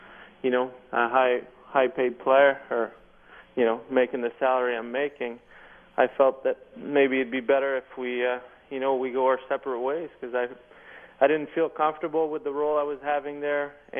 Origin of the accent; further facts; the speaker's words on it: Quebec City, Quebec, Canada; also born or lived in Calgary; No, I grew up in Quebec City, so we've got a house in Quebec City, and we've got a house in Calgary.